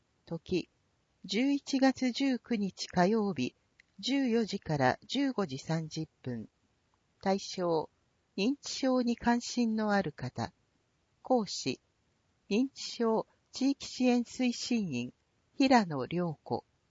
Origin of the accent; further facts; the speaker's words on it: United States; now in Japan; 私が生まれ育ったアメリカで、祭りに近いイベントというと、カーニバルがあります。